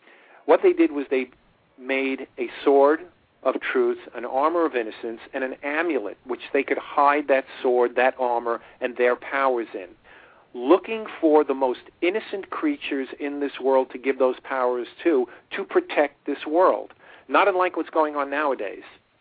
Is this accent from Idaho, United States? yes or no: no; Brooklyn, New York, United States; born there; I was born in Brooklyn.